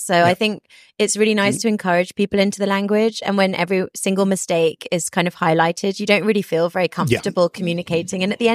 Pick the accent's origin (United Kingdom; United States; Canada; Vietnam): United Kingdom; England; Because I would call it a squirrel, being English.